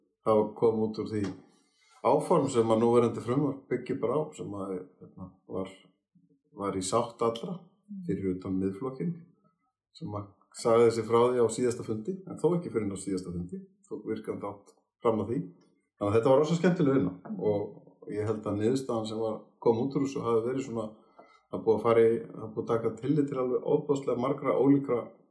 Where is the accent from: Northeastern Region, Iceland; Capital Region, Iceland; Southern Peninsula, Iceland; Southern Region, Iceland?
Northeastern Region, Iceland; Húsavík; Ég náttúrulega alinn upp á Húsavík